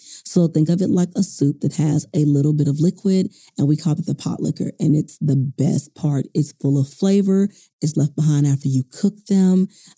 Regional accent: the South, United States; as you can tell, I am from the South.

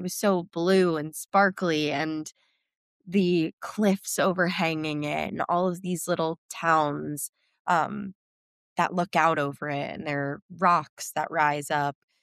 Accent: New York City, New York, United States; But again, I'm a New Yorker.

